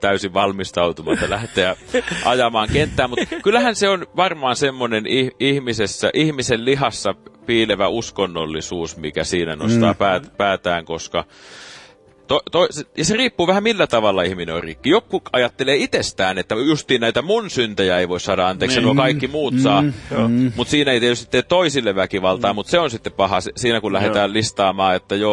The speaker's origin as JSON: {"language": "Finnish", "town": "Kuortane", "region": "South Ostrobothnia", "country": "Finland", "tie": "born there", "said": "Mä oon syntynyt Kuortaneella, mutta mä en oo sieltä kotoisin."}